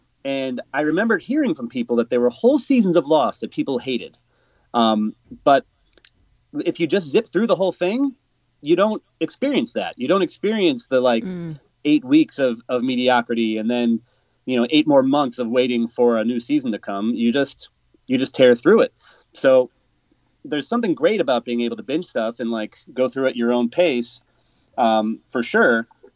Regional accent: Chicago, Illinois, United States; also born or lived in Amsterdam, Netherlands; Growing up in Chicago, soccer just did not penetrate my sphere at all, and I was a big sports fan.

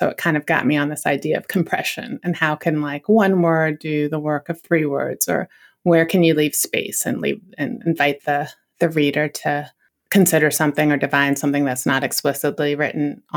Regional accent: Virginia, United States; which I grew up in Northern Virginia, so that was a couple hours away.

